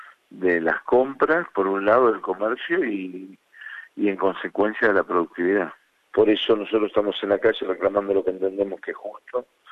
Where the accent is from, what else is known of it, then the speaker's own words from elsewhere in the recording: Argentina; nos avergonzó como argentinos